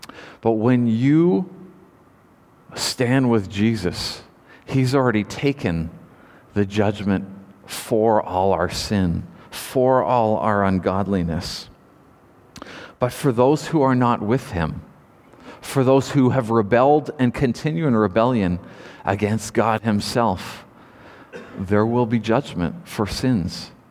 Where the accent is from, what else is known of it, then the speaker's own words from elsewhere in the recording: Nanaimo, British Columbia, Canada; this international crew in port in Nanaimo in my hometown